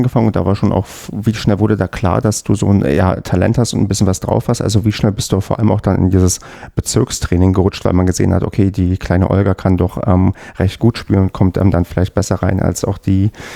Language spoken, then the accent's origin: German; Brandenburg, Germany; weil ich ja selbst in Brandenburg groß geworden bin und deswegen fragte ich. Ich komme aus dem Havelland